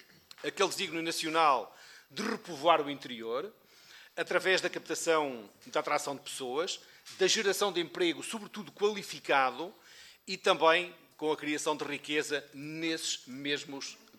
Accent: Bragança, Portugal; Eu que sou do interior, sou de Bragança

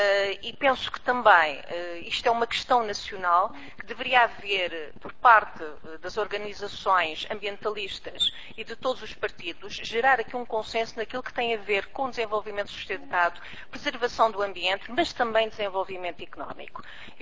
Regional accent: Faro, Portugal; Relativamente ao Algarve, porque sou algarvia

